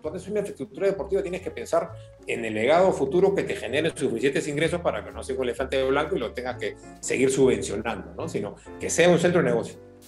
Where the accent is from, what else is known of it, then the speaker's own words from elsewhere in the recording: Peru; vengo de Perú, estoy en tal ciudad y me voy a quedar 3 meses en invierno